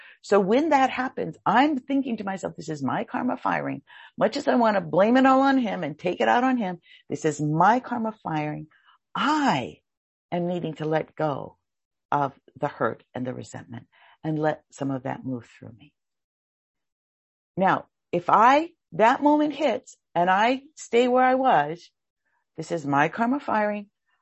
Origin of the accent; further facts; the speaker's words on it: Hawaii, United States; I grew up in Hawaii where there's lots of hills